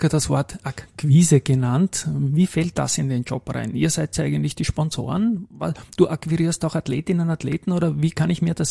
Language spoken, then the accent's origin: German; Vienna, Austria; ich oute mich gerne als Rapid-Fan, habe ich schon ein paar Mal gemacht in dieser Serie, da auch als Wiener.